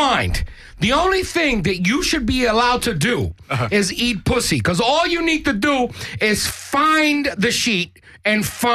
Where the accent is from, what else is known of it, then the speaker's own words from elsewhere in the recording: New York, United States; like New York, we're from New York